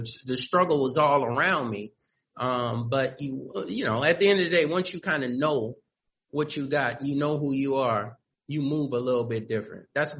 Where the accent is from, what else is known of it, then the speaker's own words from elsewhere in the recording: Los Angeles, California, United States; So as I'm growing up in South Central LA, I know that I'm a little bit different.